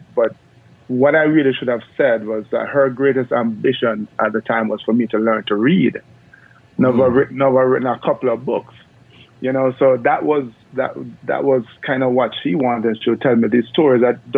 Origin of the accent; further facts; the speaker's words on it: Jamaica; So I'm 15 years old. I just started running track. And no, I'm from Jamaica, but I'm not one of the sprinters.